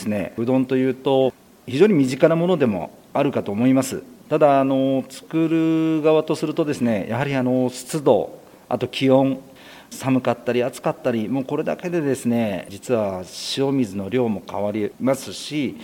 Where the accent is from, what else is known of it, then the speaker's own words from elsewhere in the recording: Sakaide, Kagawa, Japan; now in Fujisawa, Japan; 出身は坂出市、香川県なんですけれども、藤沢の方が憧れの地もありまして